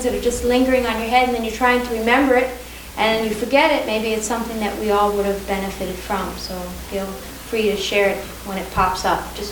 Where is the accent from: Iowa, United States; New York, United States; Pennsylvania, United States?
Pennsylvania, United States; Lancaster; I'm from Lancaster, Pennsylvania. I'm a pastor developer there of a deaf Lutheran church.